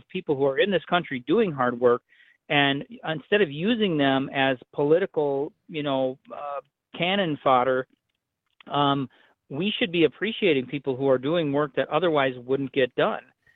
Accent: Merrill, Wisconsin, United States; I happen to be sitting in Abbotsford right now. I'm from Merrill, but I'm in Abbotsford right now

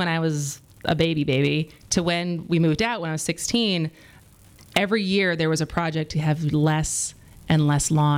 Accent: Madison, United States; the house we moved into that I grew up in Madison, it was kind of on a hill.

